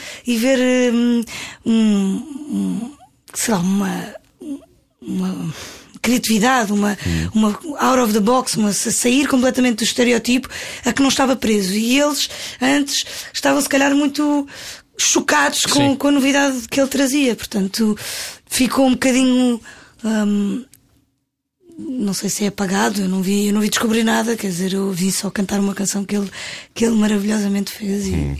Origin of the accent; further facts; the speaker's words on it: Algarve, Portugal; Eu cresci muitos anos no Algarve, as janeiras iam bater à porta.